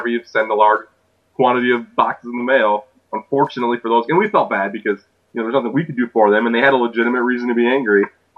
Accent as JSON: {"language": "English", "country": "United States", "said": "look, I'm American."}